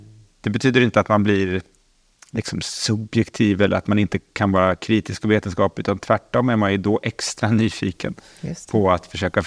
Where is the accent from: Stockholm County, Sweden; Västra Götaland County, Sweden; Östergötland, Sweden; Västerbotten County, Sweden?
Östergötland, Sweden; Linköping; Jag är född och uppvuxen i Linköping. Där jag också har återvänt, lite återvänt efter ett antal års studier i olika städer och länder. Och bor här med min familj